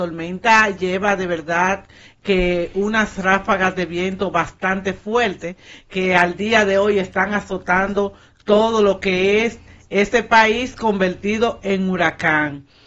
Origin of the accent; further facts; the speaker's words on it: Dominican Republic; Nosotros como dominicanos, hoy recibimos de verdad que una oportunidad más para decirle a Dios gracias.